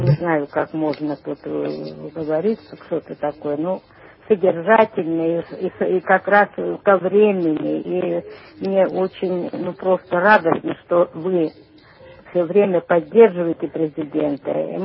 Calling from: Shchyolkovo, Moscow Oblast, Russia; я звоню из Щелково.

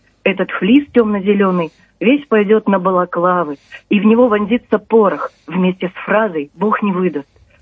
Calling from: Saint Petersburg, Russia; я из Петербурга.

